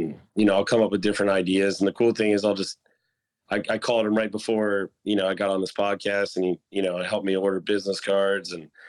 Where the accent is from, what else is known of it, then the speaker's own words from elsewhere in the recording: St. Petersburg, Florida, United States; I worked in St. Pete, Florida. So I grew up in St. Petersburg